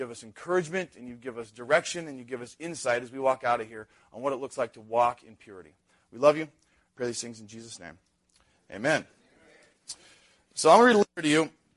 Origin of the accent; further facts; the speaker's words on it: Montana, United States; And we grew up in Montana, and he worked at the local dump in this little rural part of Montana.